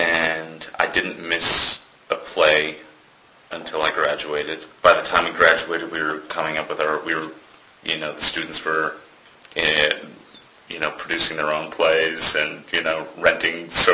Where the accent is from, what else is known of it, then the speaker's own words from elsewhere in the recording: Wisconsin, United States; I was raised in Wisconsin, and I lived in a small town, and we lived outside of that small town